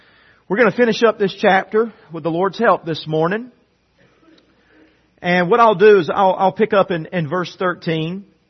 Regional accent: Southern US, United States; I grew up in the South, and I didn't really know much about stuffing growing up, okay?

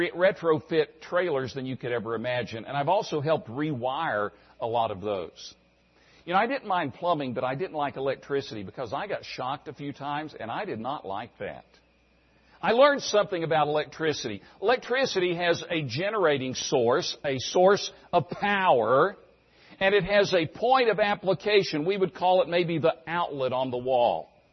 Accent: Tennessee, United States; I grew up in Tennessee. My dad was a plumber and an electrician for Eastman Kodak.

